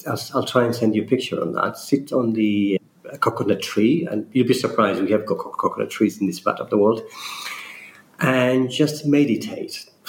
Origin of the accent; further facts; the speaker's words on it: Oman; And I say, I'm from Oman. Oh, where is Oman? I have to always explain. We are in the Gulf, but we're in the southern Gulf. So on our north side, we are bordering UAE.